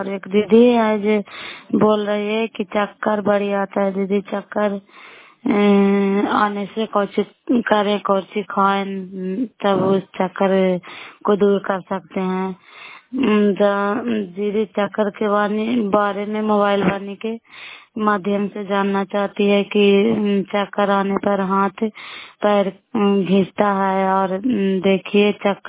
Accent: Bihar, India; नालंदा जिला कराई ब्लॉक की निवासी हूँ।

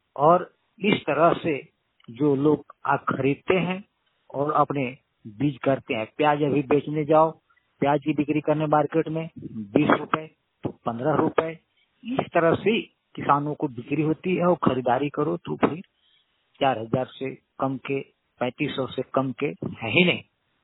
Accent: Tubra, Jharkhand, India; मैं झारखंड के पलामू डिस्ट्रिक्ट से, हमारा गांव टुबरा है।

